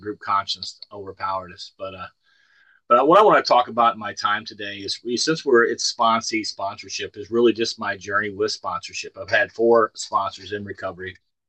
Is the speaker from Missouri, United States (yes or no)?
yes; St. Louis, Missouri, United States; I'm from St. Louis, Missouri.